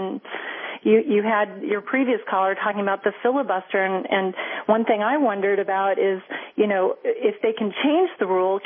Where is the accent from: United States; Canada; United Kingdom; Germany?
Germany; Munich, Bavaria; English is a second language; I consider myself really a citizen of both countries. Actually, I am. But what's interesting is when I grew up in Germany and my grandparents, who were, of course, there during the war, and I lived in Munich